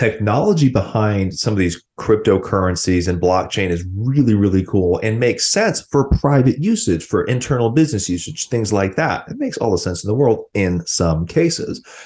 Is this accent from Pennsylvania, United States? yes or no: no; Wisconsin, United States; I grew up in Southeast Wisconsin, maybe 30, 45 minutes outside Milwaukee.